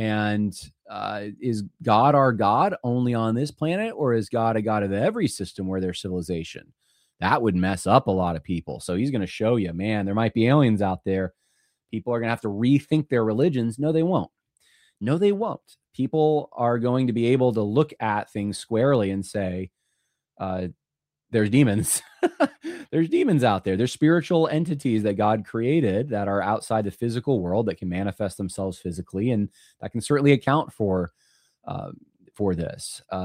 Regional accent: California, United States; I love it. It's my home state. It's where I was born.

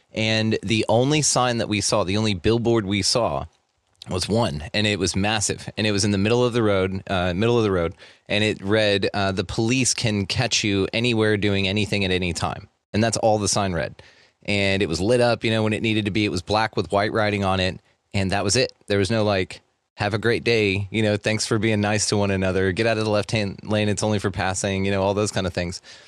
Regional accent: the South, United States; South. We do that. Like, it's weird to us when we go north and they don't.

